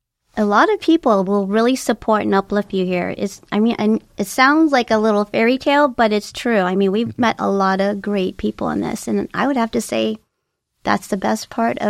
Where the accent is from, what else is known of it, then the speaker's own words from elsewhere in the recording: Oregon, United States; To be honest with you, I will have to call Oregon my home